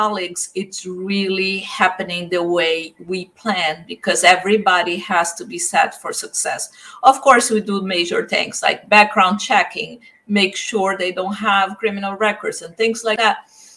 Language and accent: English; Brazil; moved away as an adult; So I grew up in Brazil. I went to college for marketing. At the age of 19